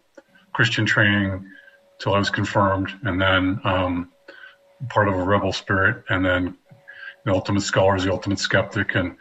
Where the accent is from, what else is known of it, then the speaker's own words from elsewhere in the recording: Monterey, California, United States; born there; So I was born in Monterey, California, to a natural mother who then gave me up for adoption after 10 days of having me.